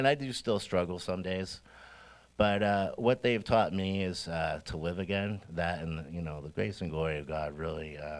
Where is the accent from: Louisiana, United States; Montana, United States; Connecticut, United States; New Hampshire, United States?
New Hampshire, United States; Exeter; I'm 48. I'm originally from Exeter, New Hampshire.